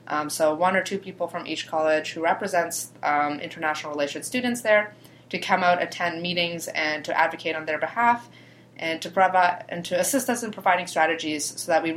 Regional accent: Scarborough, Ontario, Canada; I'm from Scarborough, and that's why I came here.

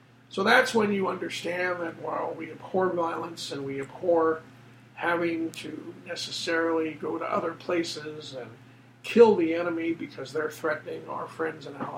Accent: Canada; I would say, for me as an individual, as a Canadian, that was one of the great, great moments.

